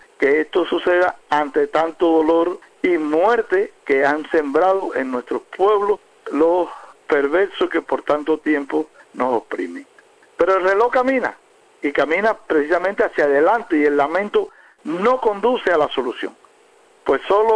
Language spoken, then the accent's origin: Spanish; Cuba; Y el pueblo somos todos, somos los cubanos todos, que queremos un país de paz, de progreso, de bienestar.